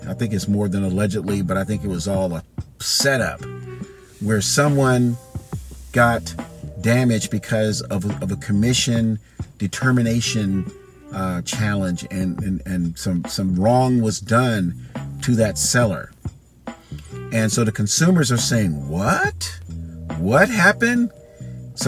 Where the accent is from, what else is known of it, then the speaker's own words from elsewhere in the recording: Fort Myers, Florida, United States; born there; even in Florida, where I was born down in Fort Myers